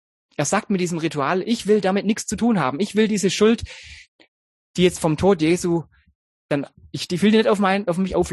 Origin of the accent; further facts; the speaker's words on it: Germany; Vielleicht ist es euch auch schon mal gegangen, wenn ihr im Ausland gesagt habt, ja, ich komme aus Deutschland und dann sofort diese Verbindung da war.